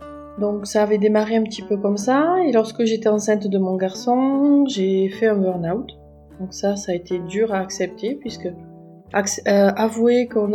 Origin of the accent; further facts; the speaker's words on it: Occitanie, France; Je suis née dans les années 80 en Aveyron, donc au sud du Massif Central en France. C'est pour ça que j'ai un accent un petit peu arrondi, assez reconnaissable. J'ai grandi entourée d'animaux et d'amis.